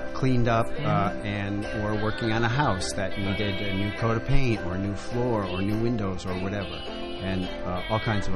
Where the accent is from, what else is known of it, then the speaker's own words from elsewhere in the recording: Ohio, United States; now in New York, United States; Okay, so I'm from Ohio and I lived in New York for 30 years now.